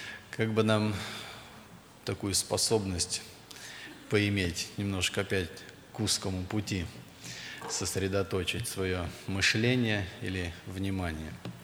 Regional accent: Ryazan, Ryazan Oblast, Russia; Я из Рязани … Церковь доверила пресвитерское служение. Мне 40 лет, у меня 9 детей.

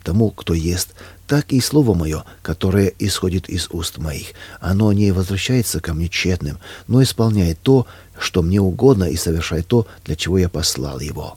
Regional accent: Ukraine; я представитель иностранного государства, я украинец.

